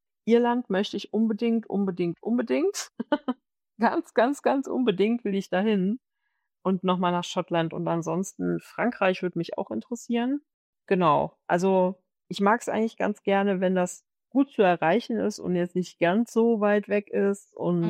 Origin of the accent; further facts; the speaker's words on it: Hesse, Germany; gerade im Hochtaunus, wo ich aufgewachsen bin, wir hatten immer Schnee.